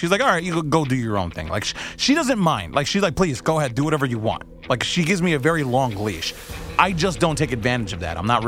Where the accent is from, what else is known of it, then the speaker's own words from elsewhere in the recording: Chicago, Illinois, United States; I have now got to say that my hometown, Chicago, has probably got the most bums per capita.